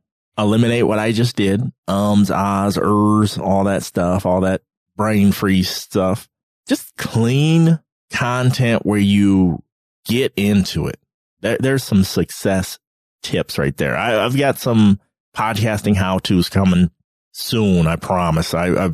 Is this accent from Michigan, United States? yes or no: yes; Flint, Michigan, United States; That crowd wanted to kill me because I'm from Flint and this was Detroit